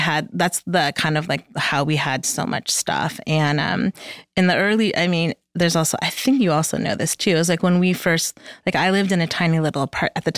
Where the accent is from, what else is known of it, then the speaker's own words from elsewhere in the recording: Michigan, United States; born there; I mean, so I was born in Michigan. I don't even know if you know that.